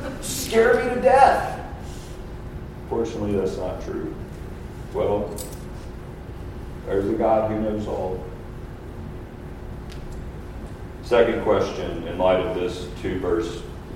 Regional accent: Kentucky, United States; primarily Kentucky basketball because I'm from Kentucky.

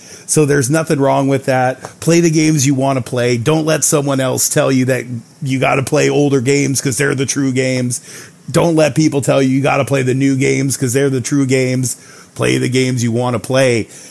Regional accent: California, United States; You know, I grew up on the West Coast in Southern California.

